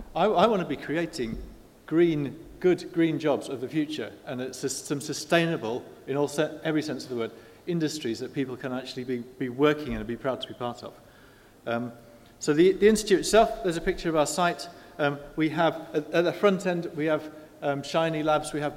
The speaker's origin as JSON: {"language": "English", "town": "Teesside", "region": "North East England", "country": "United Kingdom", "said": "that's the one audience where you say, oh, we're from Teesside, and people are like, oh, well done you, that's good."}